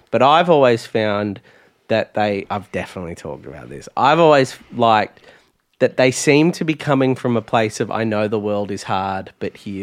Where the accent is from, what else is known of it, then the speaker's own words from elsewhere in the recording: Ireland; I'm Irish